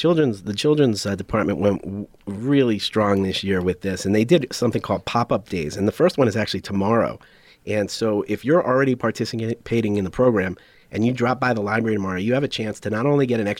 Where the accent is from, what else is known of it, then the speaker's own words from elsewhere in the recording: New York, United States; also born or lived in New Jersey; I moved to Huntley from New York City. I grew up in New York and New Jersey.